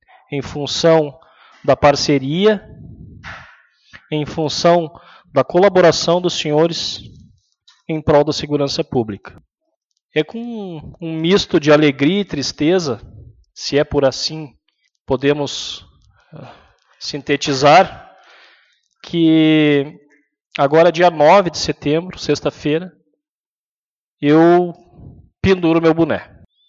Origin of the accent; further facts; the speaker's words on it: Rio Grande do Sul, Brazil; todos somos gaúchos, todos moramos nessa terra